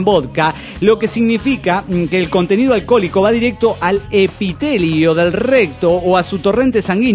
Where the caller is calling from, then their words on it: Tultitlán, State of Mexico, Mexico; de Tutitlán, Edomex.